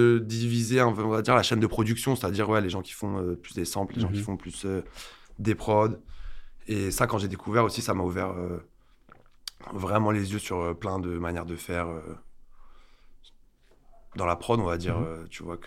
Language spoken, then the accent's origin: French; Alès, Occitanie, France; moved away as an adult; now in Paris, France; une ville du sud un peu perdue, pas loin de Nîmes.